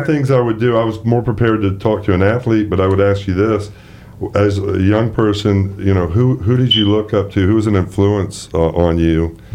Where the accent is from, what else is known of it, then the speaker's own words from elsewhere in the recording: Tampa, Florida, United States; I'm from Tampa, Florida, so that was I was actually a Hurricane fan with a bunch of Gators around me.